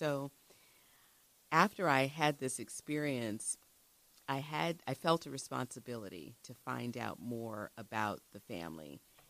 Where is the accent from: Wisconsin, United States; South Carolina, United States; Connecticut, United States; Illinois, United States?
South Carolina, United States; I was like, but we're not from Buford. We're from Colleton County. It's right next door, right?